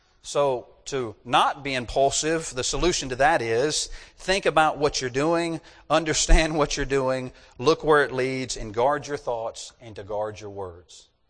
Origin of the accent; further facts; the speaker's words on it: the South, United States; I'm from the South. Fried okra is like vitamins in the South.